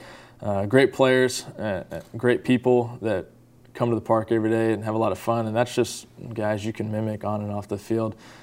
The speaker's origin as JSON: {"language": "English", "town": "Houston", "region": "Texas", "country": "United States", "tie": "born or raised there", "said": "Born and raised in Houston. Yeah. I grew up in Clear Lake. I went to Lutheran South Academy. That's about 30 minutes from home."}